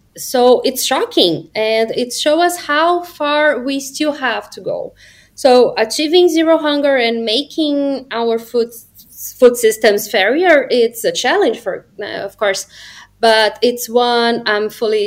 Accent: Brazil; I'm from Brazil.

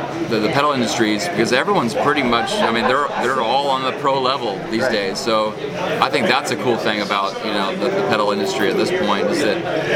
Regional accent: California, United States; I've played in bands like growing up in California, you know, in high school and college and stuff.

